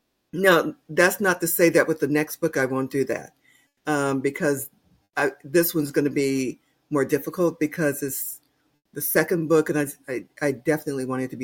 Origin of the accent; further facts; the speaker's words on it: North Carolina, United States; also born or lived in California; I'm from North Carolina and was born there, but lived in California, Northern California, most of my life, pretty much all of my life, right?